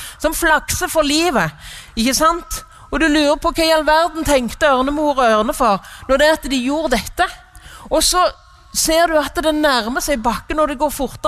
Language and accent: Norwegian; Varhaug, Rogaland, Norway; born there; Jeg er født på Varhaug, så jeg har greia på vind.